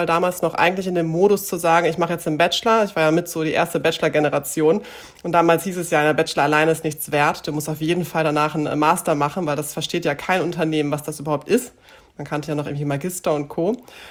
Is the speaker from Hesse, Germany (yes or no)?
no; Gronau, North Rhine-Westphalia, Germany; also born or lived in Münster; Ich komme ursprünglich aus Münster. Bin mit 10 Jahren nach Gronau verzogen worden, sage ich immer gerne, also weil meine Eltern dort beruflich hingingen. Das ist genau an der holländischen Grenze, unweit von Münster, eine knappe Stunde, aber eben an der Grenze.